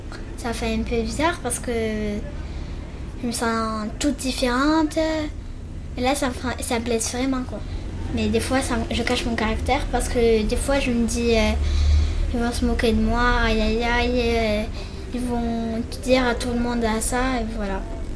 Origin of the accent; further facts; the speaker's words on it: Morocco; on est combien de Marocains